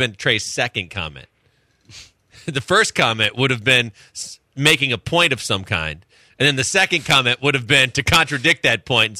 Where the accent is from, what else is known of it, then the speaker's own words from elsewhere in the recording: Midwest, United States; like growing up in the Midwest, they had pizza burgers.